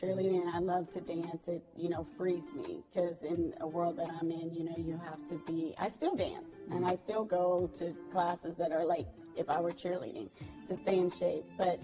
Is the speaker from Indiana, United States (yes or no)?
yes; Terre Haute, Indiana, United States; now in Miami, United States; Well, you know, I'm a little country girl. I grew up in Terre Haute, Indiana, so I'm Midwestern, actually.